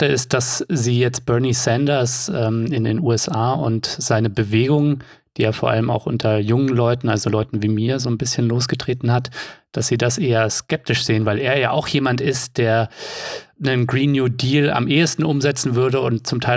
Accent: Offenbach am Main, Hesse, Germany; denn Offenbach ist meine Heimatstadt.

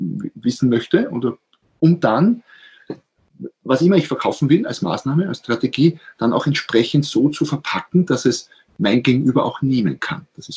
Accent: Austria; Ich bin Österreicher, wie man wahrscheinlich hört

